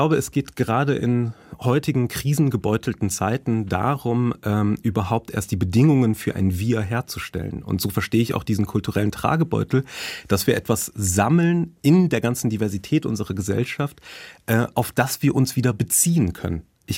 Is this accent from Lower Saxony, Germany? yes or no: no; North Rhine-Westphalia, Germany; born there; also sage ich jetzt mal als gebürtiger NRWler